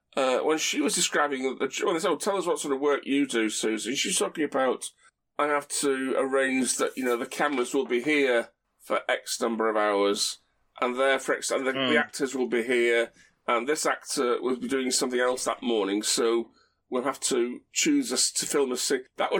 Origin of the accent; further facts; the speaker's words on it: Manchester, North West England, United Kingdom; I'm from Manchester, Ian, not Winchester.